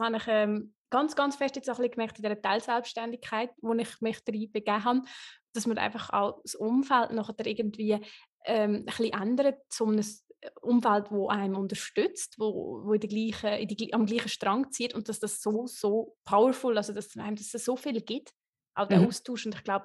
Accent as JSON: {"language": "German", "region": "Lucerne", "country": "Switzerland", "tie": "born or raised there", "said": "Und ich bin von Luzern auf dem Land aufgewachsen, sehr konservativ."}